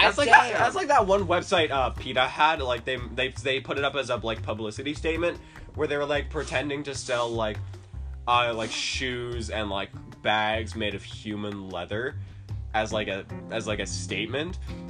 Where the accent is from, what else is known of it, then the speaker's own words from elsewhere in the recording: Canada; In case anybody couldn't tell, we're Canadian, eh?